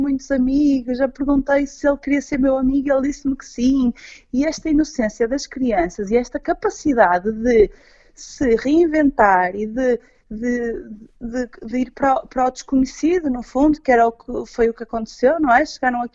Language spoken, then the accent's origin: Portuguese; Portugal; eu sou muito portuguesa